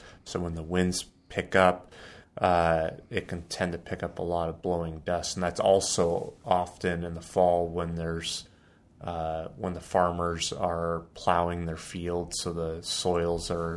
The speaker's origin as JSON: {"language": "English", "town": "Vancouver", "region": "Washington", "country": "United States", "tie": "born or raised there", "said": "The strongest tornado in state history occurred in my hometown of Vancouver, Washington"}